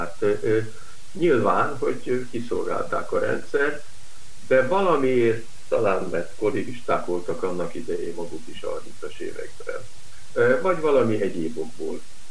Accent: Budapest, Hungary; ez az ötös kollégium, ahol a pestiként kerültem be, kivételezettként véletlenül

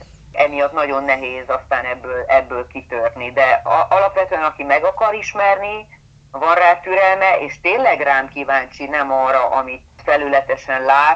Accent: Transylvania, Romania; now in Hungary; hiszen Erdélyből települtünk át, és tényleg semmilyen kapcsolatrendszerem nem volt semmilyen szinten

